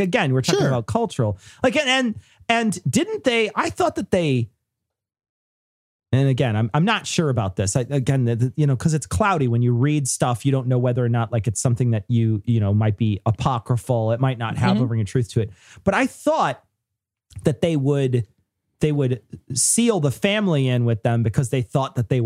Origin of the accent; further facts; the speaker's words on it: Australia; from the Herd Mentality Podcast. Reading as Ray Comfort, a Aussie reading as a Kiwi, and all the Kiwis love it.